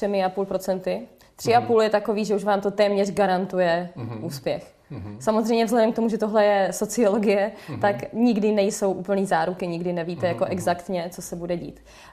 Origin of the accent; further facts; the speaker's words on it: Brno, South Moravian Region, Czechia; Za nás, já jsem z Brna, tak za nás můžu říct